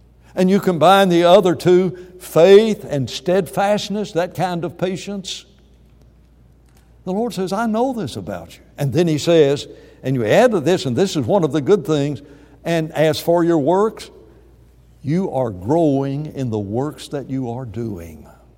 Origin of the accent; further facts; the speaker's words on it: United States; As an American, I come up with all kinds of ideas.